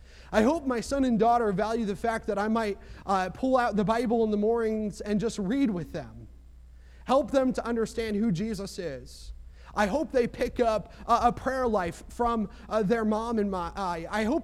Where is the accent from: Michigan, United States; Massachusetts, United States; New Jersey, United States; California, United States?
New Jersey, United States; Well, I'm from New Jersey